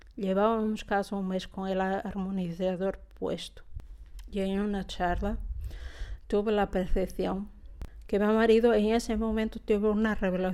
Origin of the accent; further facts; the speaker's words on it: Monzón, Aragon, Spain; de Monzón. Trabajo en vídeo junto con mi marido.